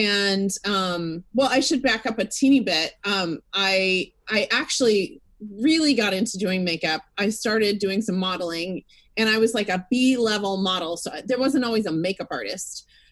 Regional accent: Fort Worth, Texas, United States; I have always been a beauty girl. I grew up in Texas, in Fort Worth, Texas.

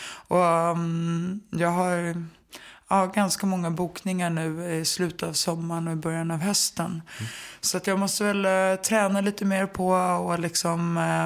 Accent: Stockholm, Stockholm County, Sweden; born or raised there

